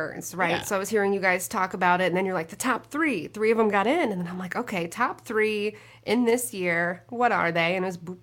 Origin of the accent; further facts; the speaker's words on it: Green Bay, Wisconsin, United States; I'm from Green Bay.